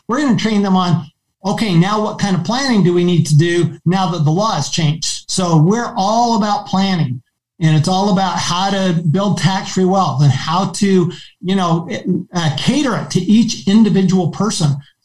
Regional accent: Arizona, United States; And Kyrsten Sinema from Arizona, my home state, and Joe Manchin from West Virginia are holding the line

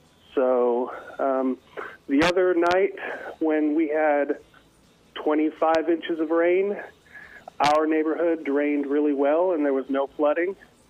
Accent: Knoxville, Tennessee, United States; also born or lived in Newton; now in Baytown, United States; Yes, sir. Actually, I was born in Newton, but I grew up in Knoxville, class of 91.

